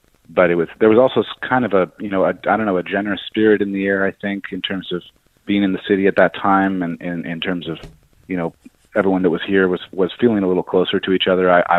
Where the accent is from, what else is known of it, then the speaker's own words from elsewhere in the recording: Seattle, Washington, United States; I'm from Seattle, so it really reminds me of the Northwest